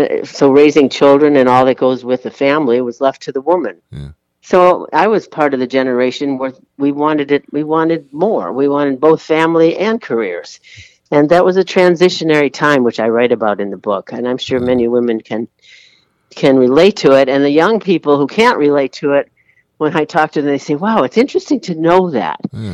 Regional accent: United States; Oh, no, no, no. I'm an American. I was born here, and so were my parents. My grandparents came from Serbia.

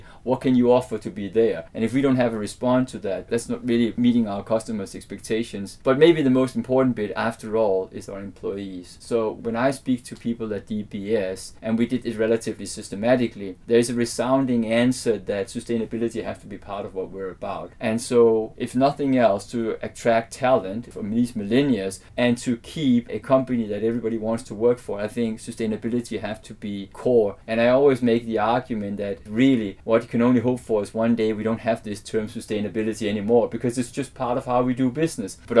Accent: Denmark; English is a second language; now in Singapore; I come from Denmark, where obviously we have a lot of forest

